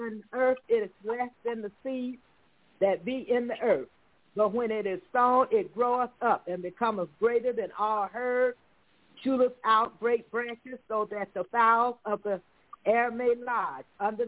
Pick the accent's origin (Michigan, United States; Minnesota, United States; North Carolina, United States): Michigan, United States; Detroit; I'm from Detroit, Michigan.